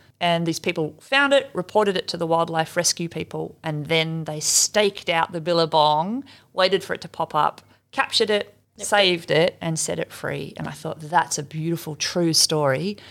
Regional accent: New Zealand; Yeah, so I grew up in New Zealand and that hypothermia safety was always a part of our school camp briefings.

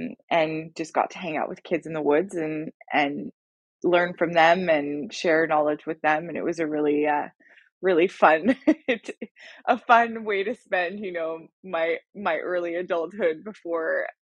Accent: Montreal, Quebec, Canada; So I moved out to the country for the first time, because I'm from a city, I'm from Montreal.

